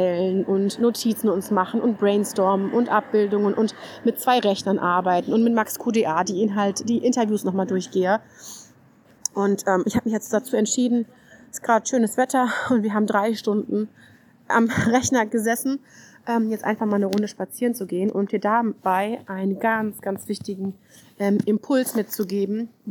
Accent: Hanau, Hesse, Germany; ich komme aus Hanau in der Nähe von Frankfurt

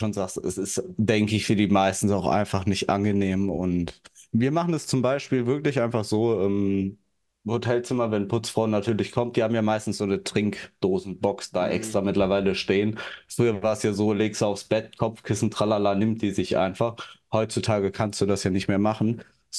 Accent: Germany; Der hat gefragt, wo seid ihr her? Und dann wir so, ja, aus Germany.

